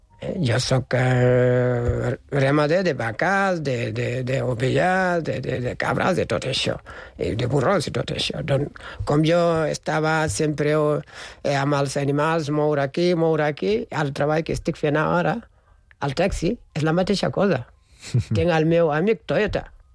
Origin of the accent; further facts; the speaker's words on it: Senegal; Catalan is a second language; jo sóc del nord del Senegal, de la sabana d'Àfrica, del Senegal